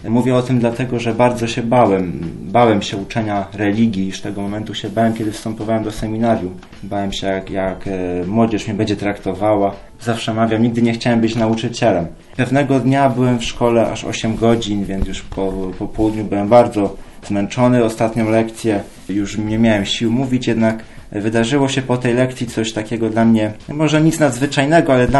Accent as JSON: {"language": "Polish", "town": "Odolanów", "region": "Greater Poland Voivodeship", "country": "Poland", "said": "pochodzę z Odolanowa, z parafii świętego Marcina."}